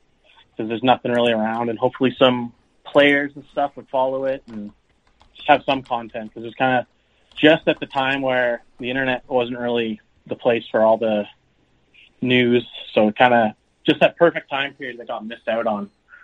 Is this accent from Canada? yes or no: yes; Victoria, British Columbia, Canada; now in Calgary, Canada; Okay, well, I was born in Victoria. I live in Calgary now, but just average Joe.